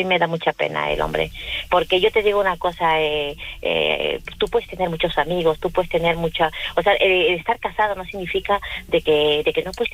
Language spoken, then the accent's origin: Spanish; Peru; now in Spain; yo soy de Perú, ¿sabes? Y en mi país es muy normal infidelidad